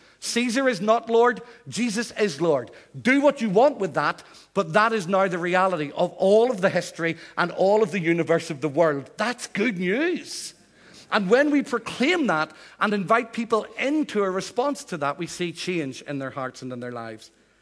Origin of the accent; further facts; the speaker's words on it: Northern Ireland, United Kingdom; moved away; I'm from Northern Ireland. The accent has gone, I know, I wish. I left Northern Ireland 30 years ago, and I still sound as if I'm from Northern Ireland.